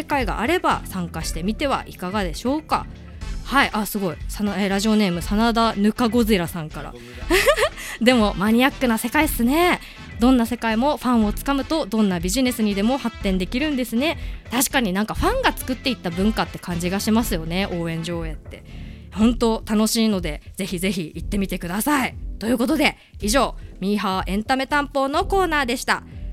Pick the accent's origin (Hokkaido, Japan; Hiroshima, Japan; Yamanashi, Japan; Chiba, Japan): Yamanashi, Japan; 私山梨出身なんですけど、その地元山梨の放送局 FM 富士です